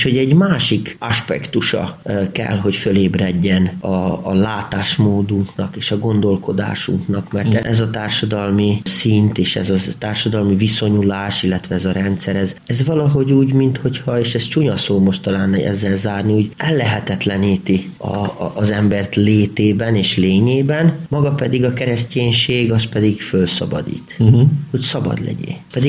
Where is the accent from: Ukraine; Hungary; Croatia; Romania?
Croatia; Kopačevo, Osijek-Baranja County; én hát nem itt születtem, mert a szülészet az máshol volt, de a gyermekkoromat azt itt töltöttem Kopácson.